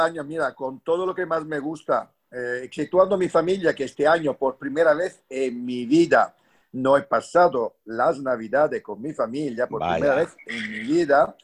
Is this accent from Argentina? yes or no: no; Southern Italy, Italy; moved away; De niño era tonto para la nieve, es decir, cada vez que nevaba en mi pueblo, que es en el sur de Italia, tú imagínate, era también ahí una cosa extraordinaria